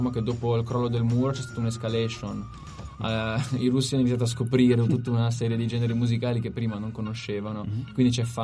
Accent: Liguria, Italy; siamo liguri, siamo italiani, non viviamo di musica

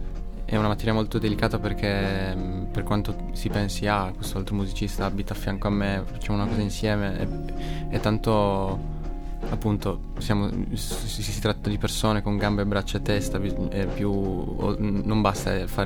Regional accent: Turin, Piedmont, Italy; io sono un cantautore, vengo da Torino e faccio questa cosa qua.

